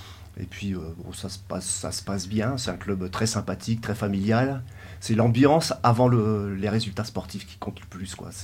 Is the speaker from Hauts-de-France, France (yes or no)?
yes; Crépy-en-Valois, Hauts-de-France, France; Moi, je suis de Crépy-en-Valois aussi. Mes parents étaient artisans de la menuiserie.